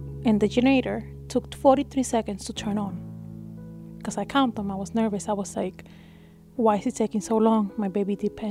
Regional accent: Puerto Rico; I mean, I'm from Puerto Rico. I know some from other states because I lived in the states before.

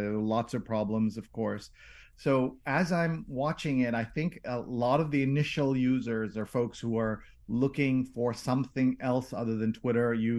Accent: New York, United States; By the way, I'm a New Yorker who loves Philadelphia.

